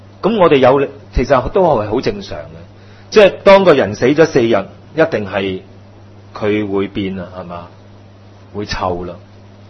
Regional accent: Hong Kong; 我們香港人呢，什麼都要快

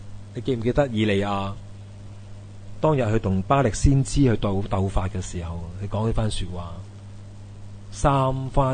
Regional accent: China; 我们中国人说呢， 覆水难收，系嘛？

